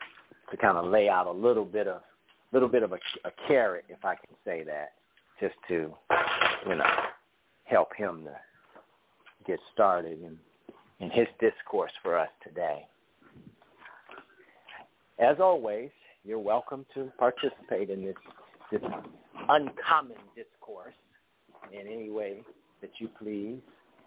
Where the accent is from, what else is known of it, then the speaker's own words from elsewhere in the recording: Cleveland, Ohio, United States; You know, I'm from Cleveland, and we come strong in the paint.